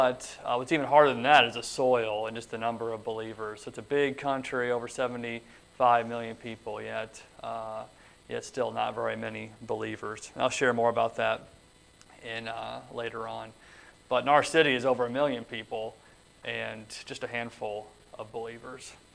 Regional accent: St. Louis, Missouri, United States; moved away as an adult; also born or lived in Cincinnati; now in Turkey; That's where we lived for the last 9 years. So we went over there in 2007. Before that, I'm from St. Louis, Missouri.

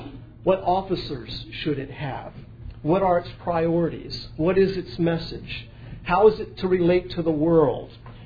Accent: United States; This is Lee County, and I'm from Lee County, so that's kind of nice.

